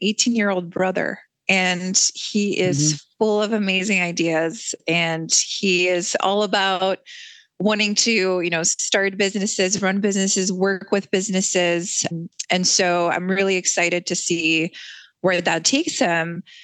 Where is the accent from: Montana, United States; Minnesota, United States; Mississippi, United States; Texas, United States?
Minnesota, United States; I grew up in Minnesota in many ways. It is my home now and has been for many, many years.